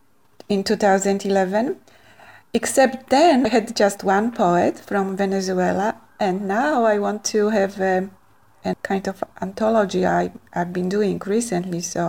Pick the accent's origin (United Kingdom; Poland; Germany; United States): Poland; growing up in Poland in school at that time, poetry was very prominent.